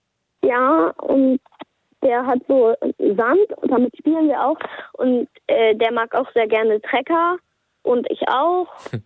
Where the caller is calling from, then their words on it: Neu Wulmstorf, Lower Saxony, Germany; Ich bin aus Neuwürmstorf.